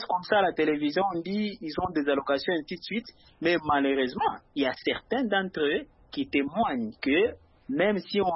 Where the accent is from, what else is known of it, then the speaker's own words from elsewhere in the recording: DR Congo; ici chez nous en RDC